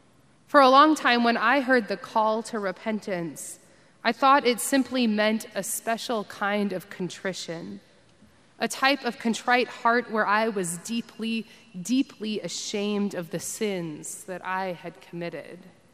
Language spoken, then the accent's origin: English; Texas, United States; Perhaps it is because I grew up in the South, in Texas